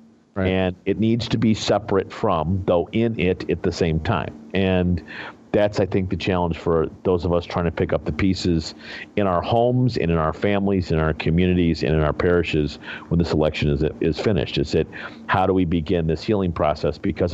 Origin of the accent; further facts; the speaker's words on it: Illinois, United States; even in my home state of Illinois, they are only an eligible write-in in a handful of counties.